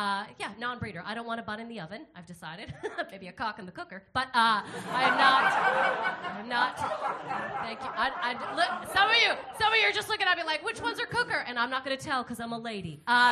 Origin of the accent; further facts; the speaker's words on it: Canada; Well, I'm Canadian, number one, so sorry.